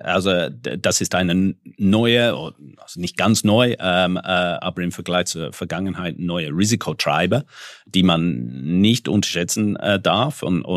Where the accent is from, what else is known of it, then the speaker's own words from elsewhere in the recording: United Kingdom; weil als Kind in Großbritannien hat man überhaupt keine Berührungspunkte mit deutschsprachiger Literatur